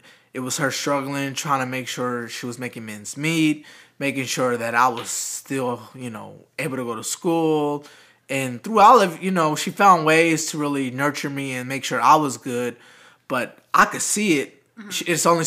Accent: Los Angeles, California, United States; now in Dallas, United States; growing up in South Central LA around that time. So 2002 is literally when I was forced out of Los Angeles, LA to Dallas, Texas.

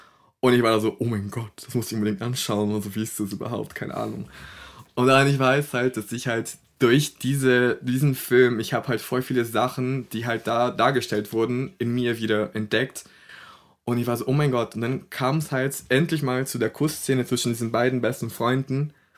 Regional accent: Brazil; German is a second language; moved away; Weil in der Gesellschaft, wo ich aufgewachsen bin, in Brasilien, da waren die noch sehr, sehr, sehr konservativ und sehr katholisch geprägt auch.

